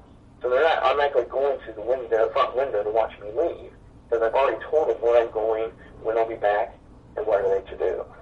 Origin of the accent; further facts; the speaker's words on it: United States; accent: Midwestern-Southern; Or my accent is, combination Midwestern-Southern accent blends together, and I mispronounce it a little bit